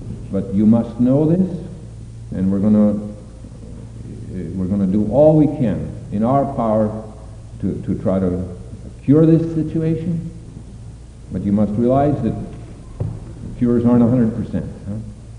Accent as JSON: {"language": "English", "town": "Richland", "region": "Washington", "country": "United States", "said": "I'm from Richland, Washington."}